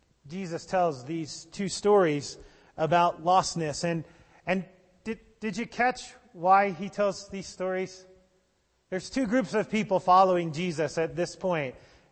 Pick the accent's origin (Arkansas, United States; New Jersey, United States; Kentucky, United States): New Jersey, United States; now in Colorado Springs, United States; Now, I grew up in New Jersey and live in Colorado Springs.